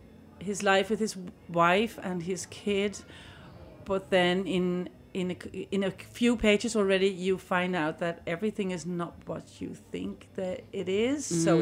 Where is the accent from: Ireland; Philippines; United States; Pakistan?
Ireland; born there; I was born in Ireland.